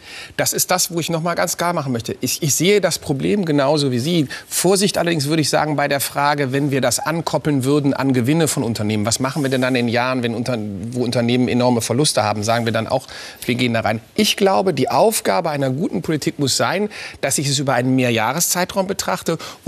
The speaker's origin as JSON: {"language": "German", "town": "Krefeld", "region": "North Rhine-Westphalia", "country": "Germany", "tie": "born or raised there", "said": "in meiner Heimatstadt Krefeld"}